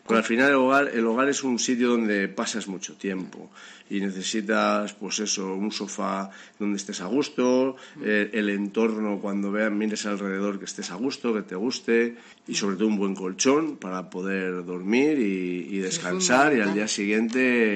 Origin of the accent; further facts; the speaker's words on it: Zamora, Castile and León, Spain; Y bueno, soy de Zamora